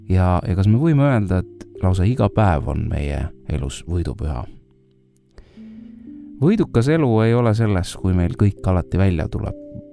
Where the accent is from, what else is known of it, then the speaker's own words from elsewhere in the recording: Kärdla, Hiiu County, Estonia; Hiiumalt Kärdlast.